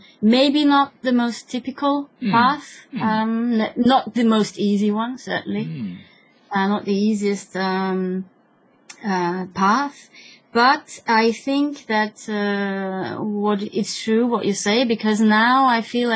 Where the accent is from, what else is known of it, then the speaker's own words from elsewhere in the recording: Austria; I'm a half Finnish, half Austrian. I grew up mostly in Austria, but we spoke Swedish at home. And although I was half Finnish, and I always went to Finland, and I didn't understand Finnish.